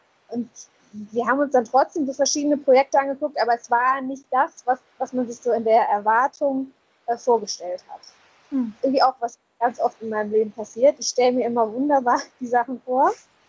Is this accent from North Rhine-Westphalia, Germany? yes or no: yes; Aachen, North Rhine-Westphalia, Germany; now in South Africa; Ich komme aus Aachen, also ich bin in Aachen geboren, bin mittlerweile schon 31